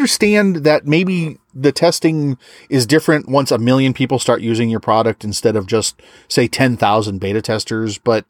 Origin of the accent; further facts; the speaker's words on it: Massachusetts, United States; I grew up in Massachusetts. So, you know, it's the same situation here.